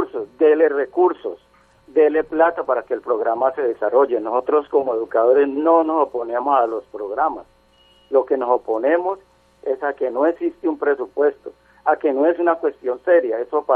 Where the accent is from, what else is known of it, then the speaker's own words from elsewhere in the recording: Colombia; lo que nosotros pagamos como colombianos